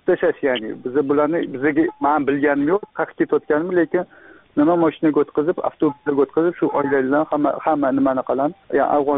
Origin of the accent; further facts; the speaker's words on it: Tashkent, Uzbekistan; toshkentlikman.